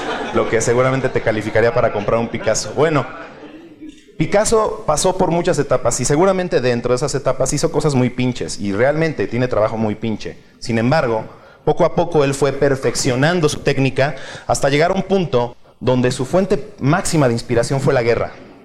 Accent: Mexico; lo que comúnmente se ha construido allá afuera de lo que somos los mexicanos

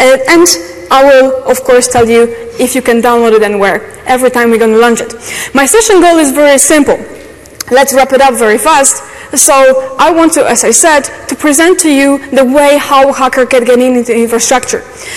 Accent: Poland; Welcome on my session. As you see, my complex surname, I'm from Poland

